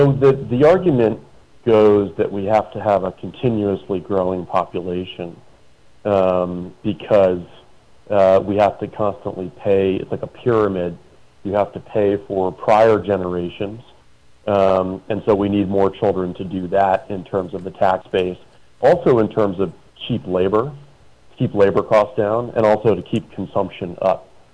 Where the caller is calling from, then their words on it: Arizona, United States; I'm actually calling in from Arizona.